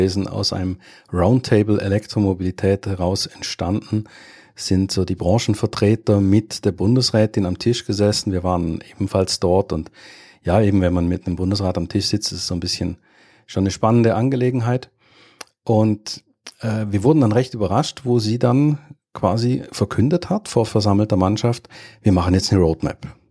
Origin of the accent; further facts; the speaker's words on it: Germany; now in Switzerland; Wie man meinen Akzent anhört, komme ich ursprünglich aus Deutschland, lebe aber seit über 20 Jahren in der Schweiz